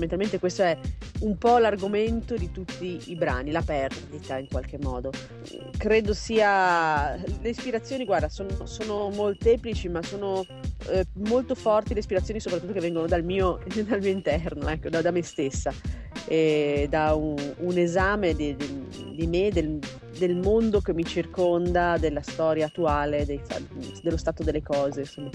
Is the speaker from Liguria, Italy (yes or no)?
yes; Genoa, Liguria, Italy; Io sono di Genova, esatto.